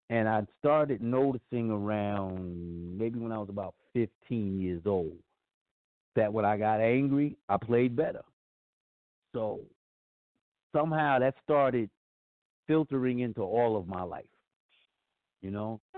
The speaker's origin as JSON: {"language": "English", "region": "New York", "country": "United States", "tie": "born or raised there", "said": "growing up in New York and seeing some of the things that I saw growing up"}